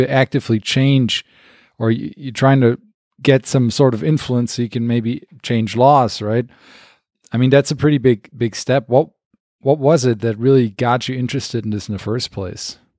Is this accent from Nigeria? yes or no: no; Germany; I'm from Germany originally